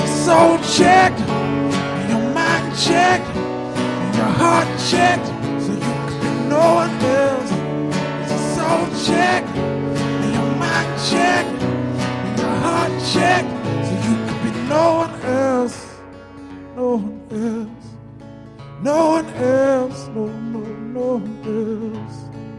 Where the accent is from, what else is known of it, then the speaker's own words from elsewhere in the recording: Brampton, Ontario, Canada; I was born in Brampton. Raised Brampton.